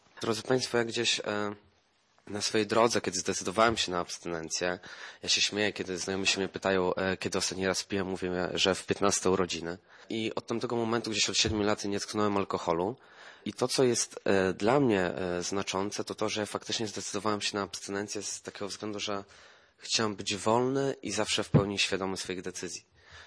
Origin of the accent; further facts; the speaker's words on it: Ostrołęka, Masovian Voivodeship, Poland; mam 22 lata, pochodzę ze Ostrołęki.